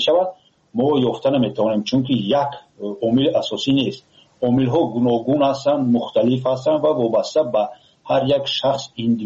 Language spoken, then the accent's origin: Persian; Tajikistan; یگان فیلم تاریخی که فخر کنن تاجیکان که ما تاجیک هستیم نداریم.